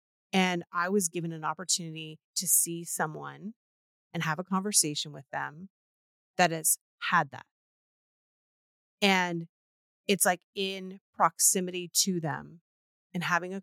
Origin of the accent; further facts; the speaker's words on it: Canada; I'm from Canada.